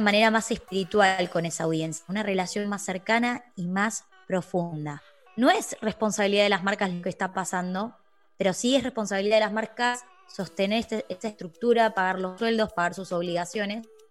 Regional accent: Argentina; en el interior de mi país, soy de Argentina.

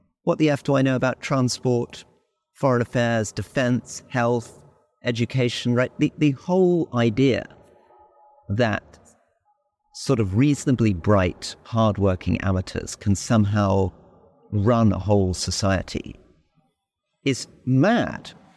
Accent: Malaysia; we grew up in Malaysia after independence

